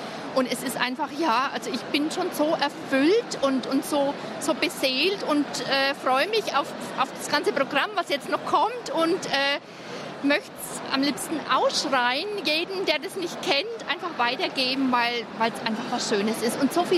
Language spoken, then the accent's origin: German; Saxony, Germany; ich komme aus dem Vogtland in Sachsen.